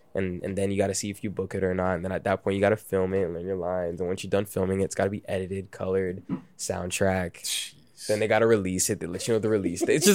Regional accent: Brampton, Ontario, Canada; also born or lived in Toronto / Mississauga; I was born in Toronto, grew up in Brampton, and then I moved to Mississauga with my mom around like age 10. So I always kind of went between Brampton and Saga

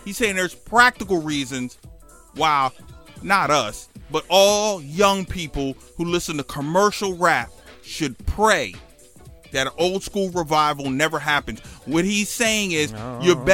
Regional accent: the South, United States; born there; As a Southerner born at the tail end of 1989, old school hip hop never meant all that much to me.

